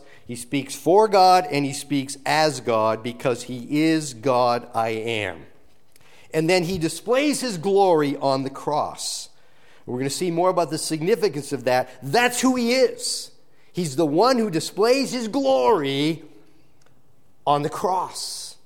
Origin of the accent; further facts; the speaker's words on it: Minnesota, United States; If I say I'm from Minnesota, people make assumptions about me, and sometimes they may be accurate assumptions.